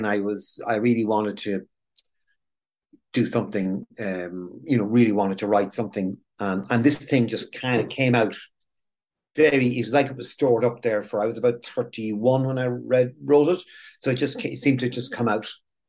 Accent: Edenderry, Offaly, Ireland; growing up in Edenderry, I went to school there. Like, I was sent to boarding school because we had a few bob. Like … We had the supermarket.

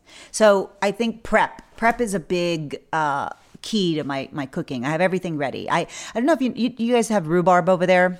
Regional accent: Texas, United States; Well, you know, I grew up in South Texas, which is near the border for Mexico.

